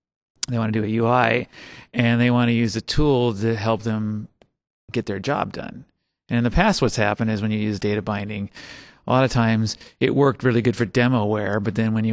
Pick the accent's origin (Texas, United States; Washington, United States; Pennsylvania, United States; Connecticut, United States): Washington, United States; Seattle; I'm from Seattle, actually close to Redmond, you know where that is.